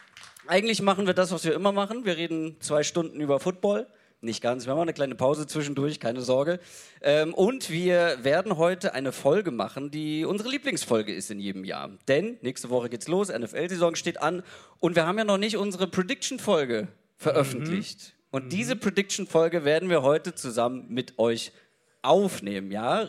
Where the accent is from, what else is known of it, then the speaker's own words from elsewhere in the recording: Hamburg, Germany; Tourabschluss in meiner Heimatstadt.